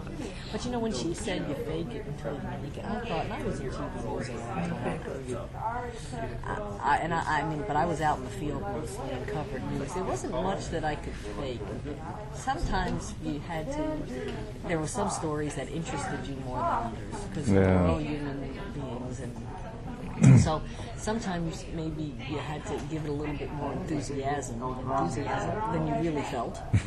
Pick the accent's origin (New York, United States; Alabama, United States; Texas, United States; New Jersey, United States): New York, United States; New York City; Oh, well, I'm not from Louisville, but I grew up in New York City